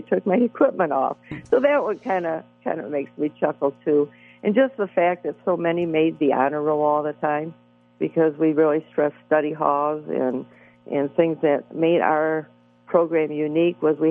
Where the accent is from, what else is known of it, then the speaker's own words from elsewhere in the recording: Rockford, Illinois, United States; Well, it is my hometown. I mean, Rockford, born and raised there.